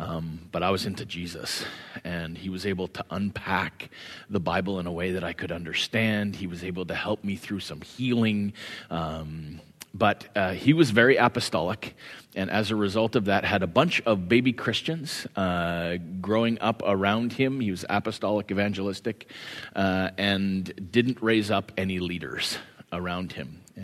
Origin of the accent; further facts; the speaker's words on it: Cranbrook, British Columbia, Canada; I am from Cranbrook, BC.